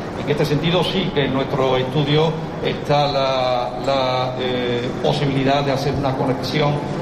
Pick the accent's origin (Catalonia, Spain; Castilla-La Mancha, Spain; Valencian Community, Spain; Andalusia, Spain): Andalusia, Spain; Seville; Yo, además, que soy de Sevilla, pues le tengo mucho cariño particular también a ello.